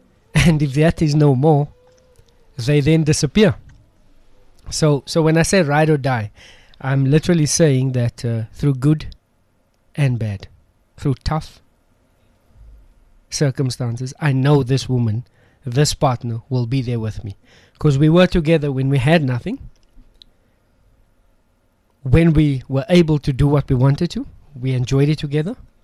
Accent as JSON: {"language": "English", "town": "Westbury", "region": "Gauteng", "country": "South Africa", "said": "I come from the Kasi. I come from Nuclear Westbury. Where you grow up, there's certain cultural habits and things that you follow."}